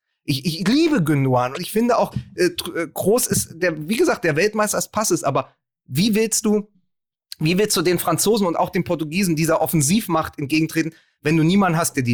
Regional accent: Austria; wir als Österreicher

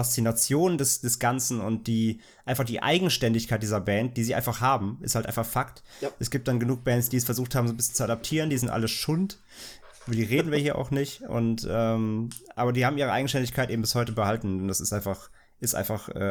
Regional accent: Central Germany, Germany; born there; ich komme ja aus Mitteldeutschland gebürtig

